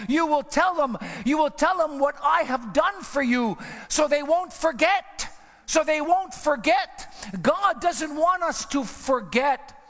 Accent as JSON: {"language": "English", "town": "Montreal", "region": "Quebec", "country": "Canada", "tie": "born or raised there", "said": "when I was younger, I was born and raised in Montreal."}